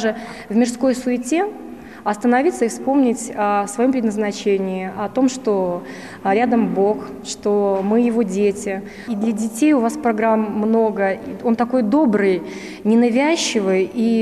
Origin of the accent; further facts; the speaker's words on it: Belarus; moved away as an adult; now in Switzerland; когда мы, уехав из Белоруссии далеко в Швейцарию, увидели здесь родной канал